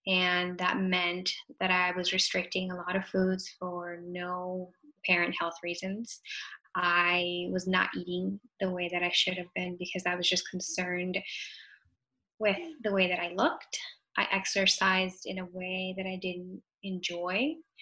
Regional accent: Venezuela; I'm originally from Venezuela. And so right after I graduated from college, where I studied marketing and PR, I moved back to Venezuela for 2 years.

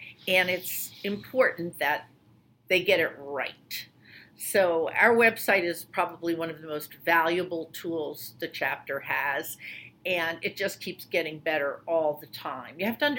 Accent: New York, United States; I'm originally from New York, but I did get over it.

